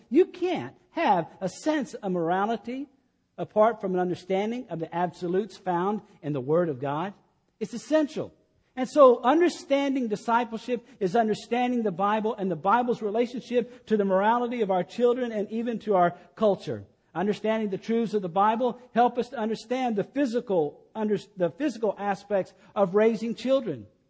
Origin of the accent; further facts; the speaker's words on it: Killeen, Texas, United States; we were with family back in Killeen, my hometown.